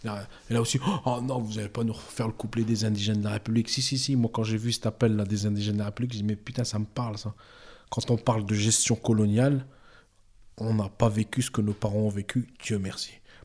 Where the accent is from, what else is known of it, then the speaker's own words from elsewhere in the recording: Hauts-de-France, France; Je veux dire, je retourne en Algérie après 20 ans d'absence pour des raisons personnelles. Mais je mange français, je rêve français, je suis français, je m'habille français. Mon disque dur est français. Je suis un Européen convaincu.